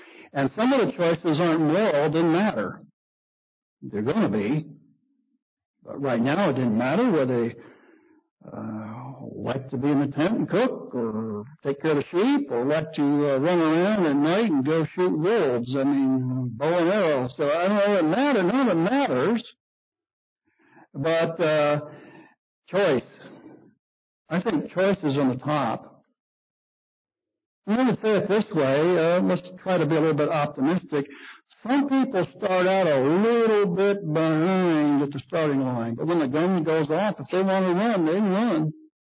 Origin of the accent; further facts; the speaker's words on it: United States; We're not Mongolian. We're not from Hungary. We're brought up in most cases Christians, and we're Americans.